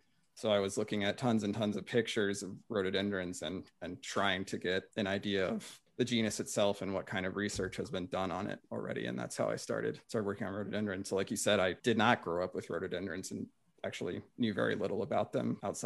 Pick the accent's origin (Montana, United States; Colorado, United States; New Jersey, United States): Colorado, United States; And I'm from Colorado, so it was like collecting in my own backyard.